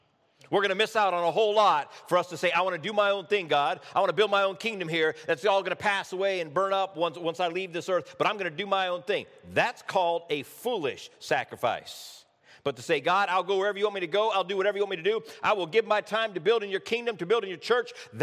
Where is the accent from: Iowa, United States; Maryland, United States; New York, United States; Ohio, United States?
Iowa, United States; Clona; So I grew up in Clona, Iowa, a farming community.